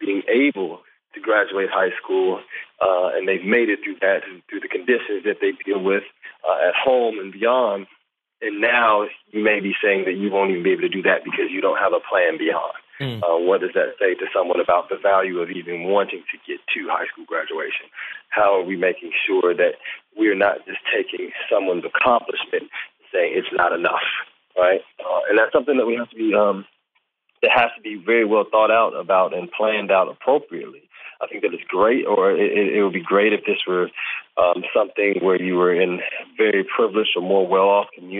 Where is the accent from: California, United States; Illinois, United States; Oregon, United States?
Illinois, United States; Chicago; I'm from Chicago originally.